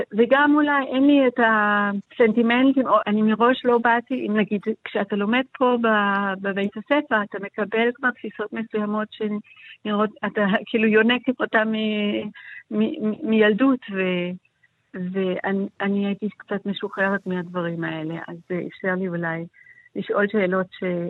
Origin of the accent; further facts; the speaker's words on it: Southwest Germany, Germany; Hebrew is a second language; now in Israel; כן, מגרמניה, מדרום גרמניה, דרום מערב גרמניה.